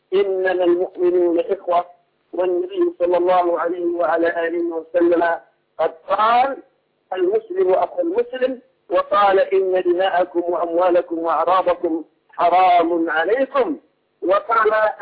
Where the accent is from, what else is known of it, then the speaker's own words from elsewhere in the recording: Yemen; عندنا في اليمن ما يقرب من 2 مليون صومالي وأثيوبي